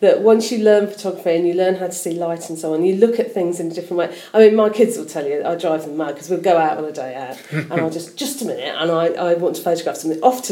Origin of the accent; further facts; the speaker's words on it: Leamington Spa, West Midlands, United Kingdom; Well, I was born and bred in Leamington Spa.